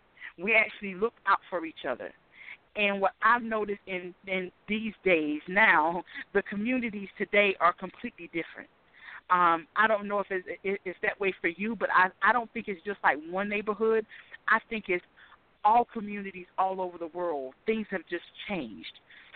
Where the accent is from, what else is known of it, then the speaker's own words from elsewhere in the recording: Tabor City, North Carolina, United States; and I thought, what better way than to start with the community that I grew up in Taber City, North Carolina.